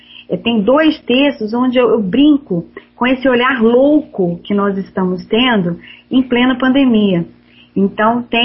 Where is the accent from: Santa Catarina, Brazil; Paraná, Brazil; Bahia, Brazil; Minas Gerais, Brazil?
Minas Gerais, Brazil; Eu sou mineira